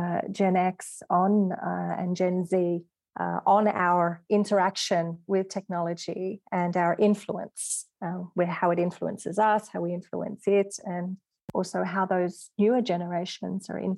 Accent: Australia; moved away as an adult; now in France; Okay, so I'm an Australian and I've been living in France for 9 years now.

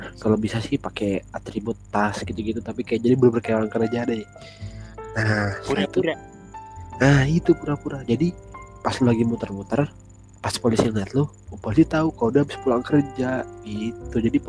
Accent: Bandung, West Java, Indonesia; Kalau di Bandung gitu, soalnya gue asli Bandung, gue juga ngerasain gitu

